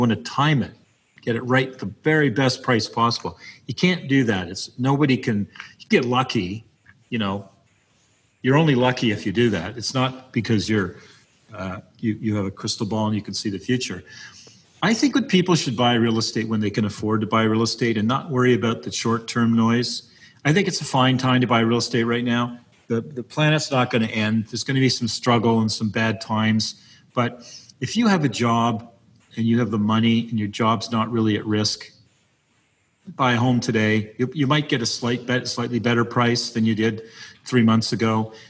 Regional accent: Oakville, Ontario, Canada; also born or lived in Beaconsfield, Canada; my parents bought a house in Oakville in 1980. I moved from Montreal to Oakville, from Beaconsfield to Oakville.

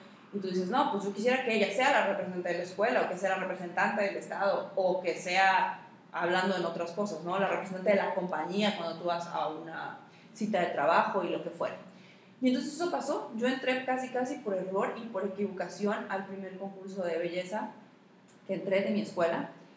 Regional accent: Yucatán, Mexico; yo soy la yucateca que ha ganado más concursos de belleza.

